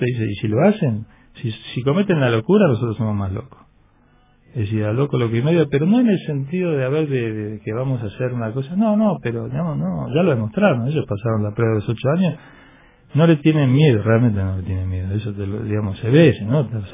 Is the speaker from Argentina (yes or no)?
yes; Argentina; No, yo soy argentino igual, ¿no?